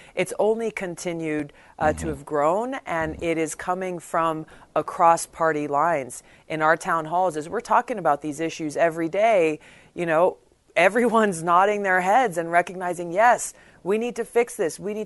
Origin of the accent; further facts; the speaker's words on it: United States; I classify myself first and foremost as an American.